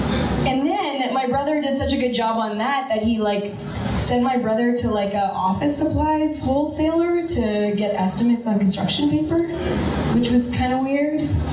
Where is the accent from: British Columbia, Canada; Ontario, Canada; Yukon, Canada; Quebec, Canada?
Ontario, Canada; Sudbury; So I'm from Sudbury, which, if you haven't heard of it before, it's the place everybody goes for grade 7 trips. It was really white.